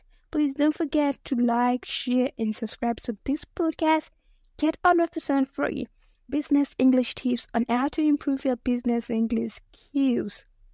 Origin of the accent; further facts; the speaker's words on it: Nigeria; I'm a Nigerian, so my speech patterns, how cool, and pronunciations are going to be different